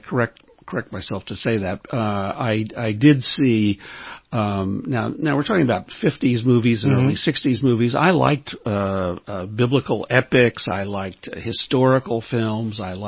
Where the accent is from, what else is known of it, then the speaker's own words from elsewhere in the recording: Detroit, Michigan, United States; Yes, I grew up in Detroit, Michigan.